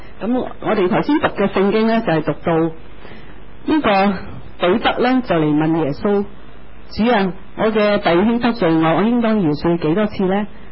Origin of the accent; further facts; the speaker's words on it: China; 我們看武俠小說，我們中國人應該最明武俠小說